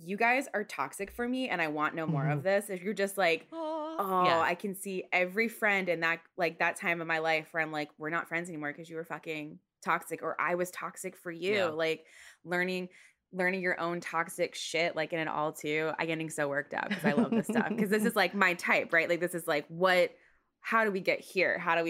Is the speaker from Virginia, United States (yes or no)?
yes; Stafford, Virginia, United States; also born or lived in Seoul; I'm from Stafford. I don't want to live in Stafford, Virginia anymore. And we also, my dad was in the military. So when I was younger, at one point we lived in Seoul.